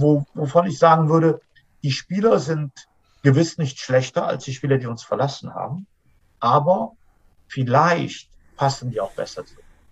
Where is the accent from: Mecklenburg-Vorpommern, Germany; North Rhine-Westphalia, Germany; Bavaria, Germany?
North Rhine-Westphalia, Germany; wir sind alle Rheinländer.